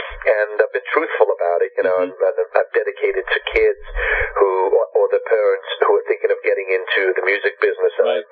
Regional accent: Liverpool, North West England, United Kingdom; now in United States; It's about the early days in Liverpool during the …, growing up in Liverpool

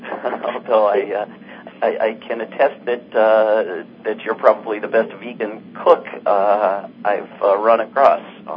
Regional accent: United States; As an American, I think I understand what that means

